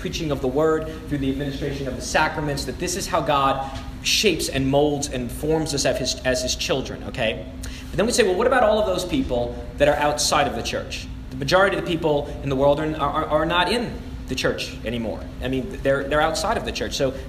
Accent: Brooklyn, New York, United States; accent: Brooklyn; I'm if you haven't already told from my accent, but I'm not from Marcus, I'm from Brooklyn, New York, and I'm Italian, so we talk with our hands, right?

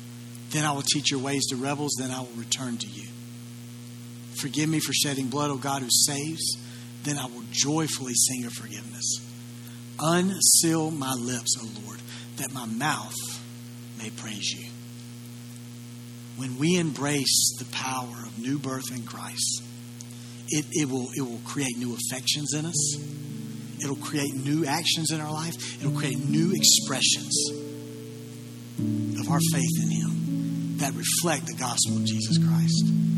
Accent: the South, United States; accent: Southern; Our accents reveal where we're from. You want to hear something funny? My accent is Southern.

